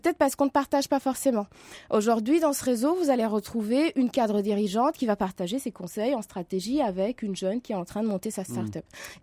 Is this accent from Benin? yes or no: no; Senegal; now in France; moi, je suis née au Sénégal, où j'ai grandi avant de venir en France.